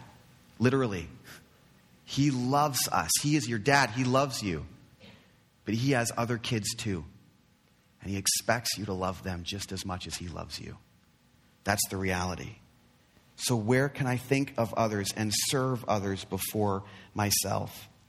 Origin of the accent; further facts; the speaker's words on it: Nottingham, East Midlands, United Kingdom; born there; in my town where I was born in Nottingham.